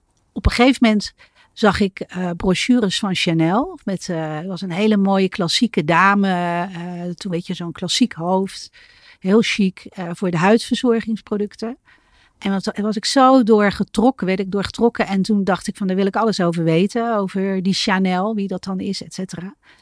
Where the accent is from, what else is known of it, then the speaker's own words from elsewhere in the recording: Netherlands; want we hebben geen bergen, dus dat valt dan op als Nederlandse